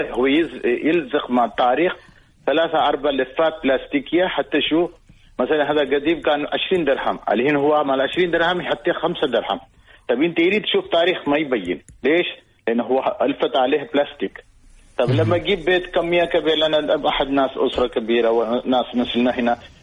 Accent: India; Arabic is a second language; مهما كنت أنا هندي

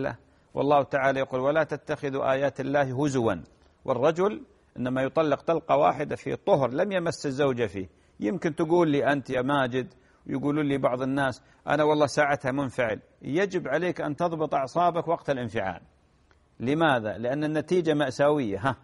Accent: Saudi Arabia; عندكم الحمد لله عندنا في السعودية أيضا العمل عليه

